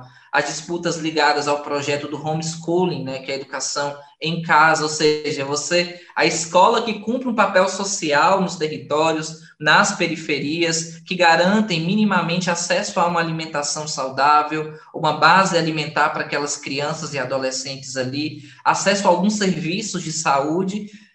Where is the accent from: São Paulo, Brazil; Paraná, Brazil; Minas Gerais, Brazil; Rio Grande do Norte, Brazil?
Minas Gerais, Brazil; Então, eu sou do Vale do Mucuri, em Minas Gerais, a segunda região mais pobre de Minas.